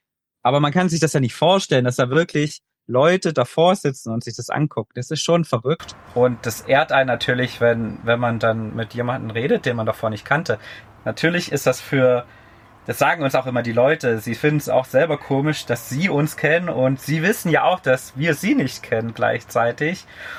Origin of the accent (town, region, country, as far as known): Germany